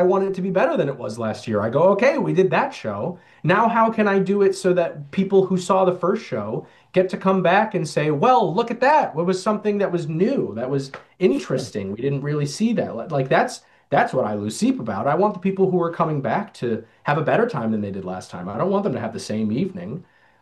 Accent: Pittsfield, Massachusetts, United States; what it was like growing up in Pittsfield with the holidays

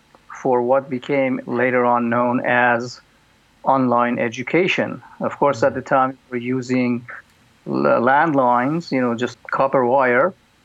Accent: Iran; English is a second language; moved away as an adult; I was born and raised in Iran

